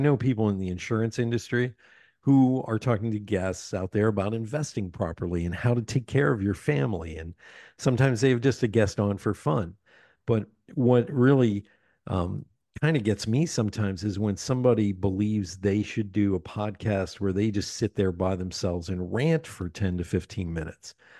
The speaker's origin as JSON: {"language": "English", "region": "Pennsylvania", "country": "United States", "also_born_or_lived": "New York City", "said": "because I'm from Pennsylvania, but I lived most of my adult life in New York City."}